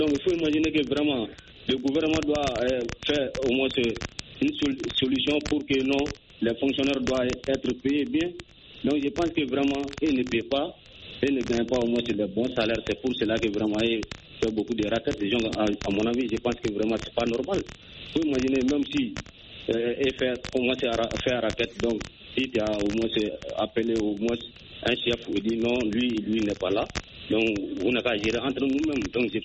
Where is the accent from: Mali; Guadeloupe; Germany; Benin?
Mali; Dans mon pays natal comme le Mali